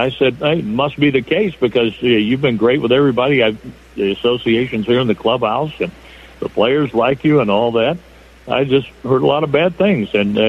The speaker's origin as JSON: {"language": "English", "town": "Kansas City", "country": "United States", "tie": "born or raised there", "said": "when I was growing up outside of Kansas City, the first voice of the Royals was Buddy Blattner."}